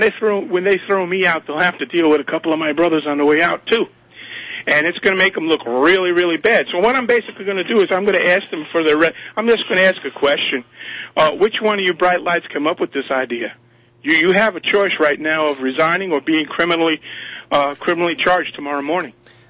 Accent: Brooklyn, New York, United States; now in Mount Carmel, United States; And I'm from Brooklyn, and these guys are living in the Stone Age

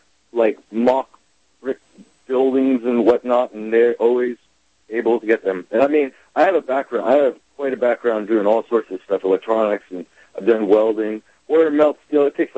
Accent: New York, United States; now in Las Vegas, United States; I grew up in New York. I've been to Twin Towers so many times as a kid, and then I had an opportunity to move to Las Vegas

